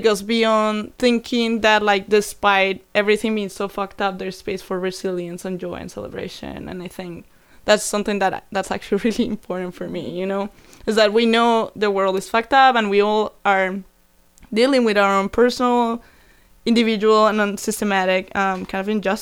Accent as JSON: {"language": "English", "country": "Colombia", "tie": "born or raised there", "said": "And there were so many things that resonated and kind of reminded me of growing up there."}